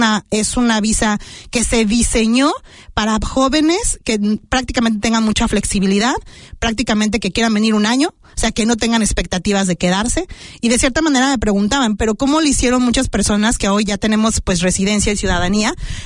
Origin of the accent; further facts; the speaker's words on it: Mexico; now in New Zealand; otros migrantes como yo, podría ser que ya tengo una ciudadanía, pero que soy mexicana